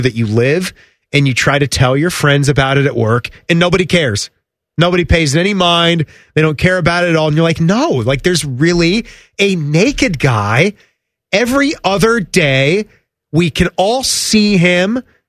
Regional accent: Manassas, Virginia, United States; So this was in the lovely town of Centerville, Virginia. Just a stone's throw from where I grew up in Manassas.

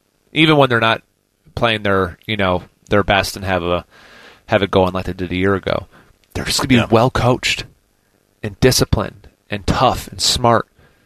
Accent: Minnesota, United States; Because I'm come from Minnesota. It's not a football rich.

